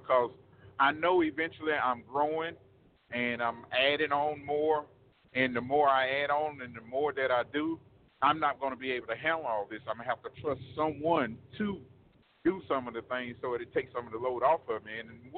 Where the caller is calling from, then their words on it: Montgomery, Alabama, United States; Steve and actually, I'm from Montgomery, Alabama.